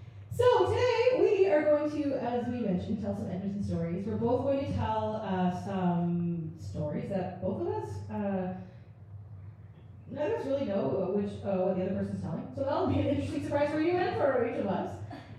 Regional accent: Ontario, Canada; We're all from Ontario, so we didn't know what to expect.

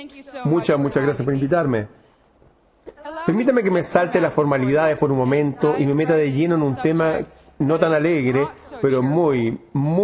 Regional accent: Netherlands; esta es una pequeña ciudad de los Países Bajos, mi país de origen

